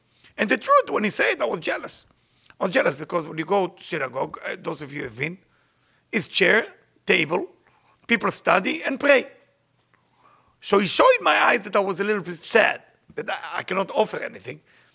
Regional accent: Israel; English is a second language; saw that I'm a little Israeli with my accent. I have yarmulke under my head.

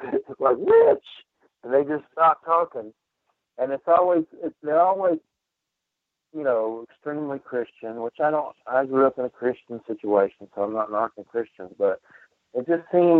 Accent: Georgia, United States; also born or lived in Alabama; now in Florida, United States; I live in here in Alabama. I mean, well, I've lived in Alabama. Now I'm in Florida. I'm originally from Georgia.

